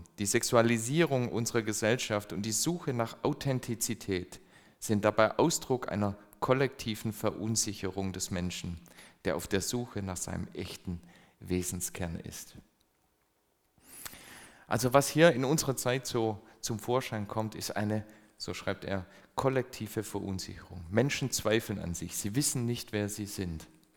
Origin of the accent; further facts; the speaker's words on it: Swabia, Germany; Schwaben, ist das meine Identität? Ich habe schon gesagt, ich komme eigentlich aus dem Dorf. Es stimmt nicht ganz, es ist auch Stadt gewesen, mein Herkunftsort, aber doch sehr kleinstädtisch.